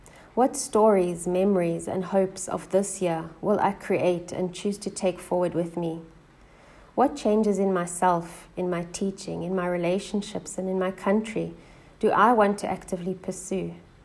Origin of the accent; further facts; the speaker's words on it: South Africa; Being proudly South African is not just a hashtag.